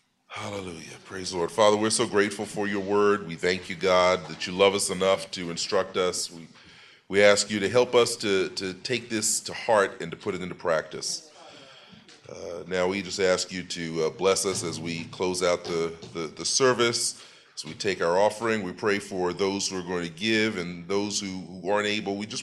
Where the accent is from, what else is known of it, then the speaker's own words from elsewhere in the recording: New York City, New York, United States; I'm from New York City.